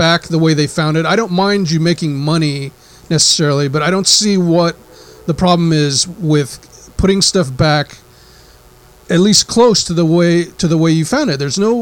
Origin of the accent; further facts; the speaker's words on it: Los Angeles, California, United States; I grew up in Los Angeles, and we had smog there when I was a kid